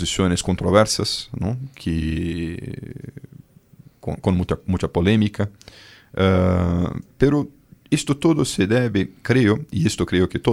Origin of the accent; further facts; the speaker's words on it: Brazil; Spanish is a second language; primero porque soy brasileño